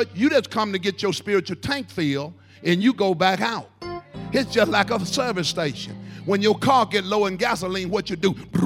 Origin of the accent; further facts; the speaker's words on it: Mississippi, United States; I came all the way from Mississippi to bless you.